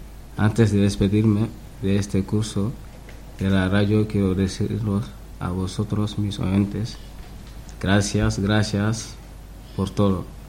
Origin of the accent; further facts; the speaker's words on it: Dakar, Senegal; born there; first language Serer; Spanish is a second language; yo nací en Dakar. Dakar es un pueblo de Senegal, es la capital de Senegal. Soy de etnia Serer, nuestra lengua es el Serer, pero también puedo hablar en Serer, wolof y francés.